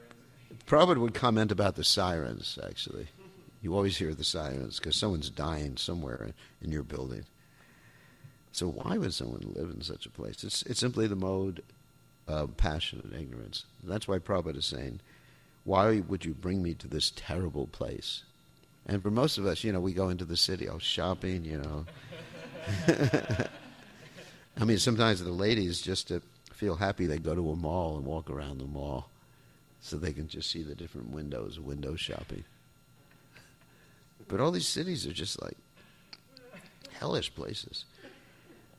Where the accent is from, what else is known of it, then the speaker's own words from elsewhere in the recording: New York, United States; I was brought up in New York, and I remember that New York was where the theaters were, the museums were.